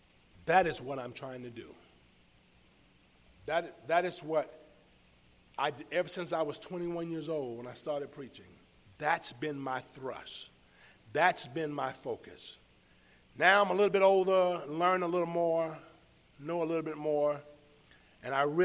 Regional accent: Florida, United States; Bill Wilson from my hometown. One of the greatest football stars in our state of Florida.

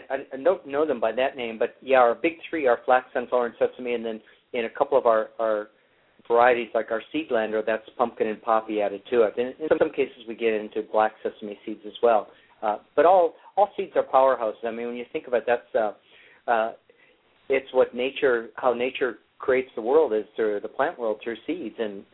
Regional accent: Michigan, United States; growing up in Michigan, you know, soup and crackers all the time.

